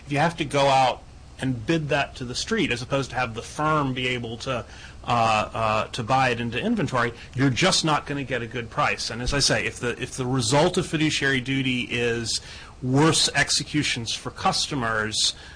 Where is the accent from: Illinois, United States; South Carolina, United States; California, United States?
California, United States; You know, I'm from California. We have very high state taxes